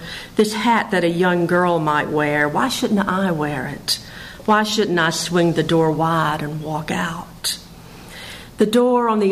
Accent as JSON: {"language": "English", "region": "Georgia", "country": "United States", "tie": "born or raised there", "said": "I'd been writing poems about growing up in Southwest Georgia and dealing, working with that landscape"}